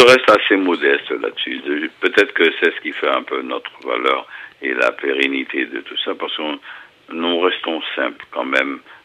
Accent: France; En quoi on les a trahis? Nous sommes français.

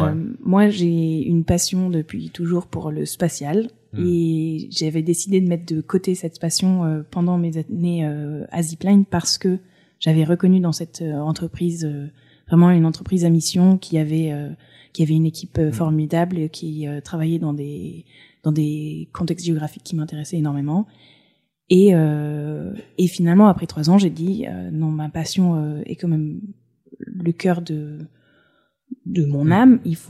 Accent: Provence-Alpes-Côte d'Azur, France; also born or lived in Cantal / United States / Paris; je suis Cantalou, j'aime dire ça parce que en fait tout le reste de mon parcours et de mes racines est assez hétéroclite, c'est-à-dire que j'ai un père sud-africain, j'ai grandi sur la Côte d'Azur, j'ai fait mes études aux États-Unis, j'ai fait mes études à Paris.

